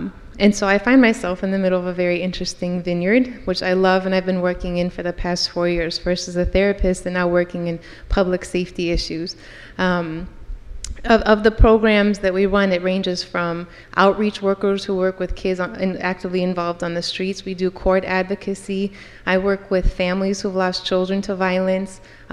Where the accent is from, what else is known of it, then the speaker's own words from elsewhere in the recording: Chicago, Illinois, United States; So, I was born and raised in Chicago.